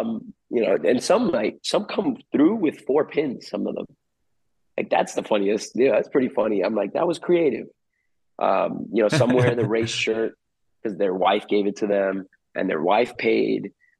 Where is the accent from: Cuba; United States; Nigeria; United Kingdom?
Cuba; accent: Cuban; About my Cuban accent maybe sounded bad there.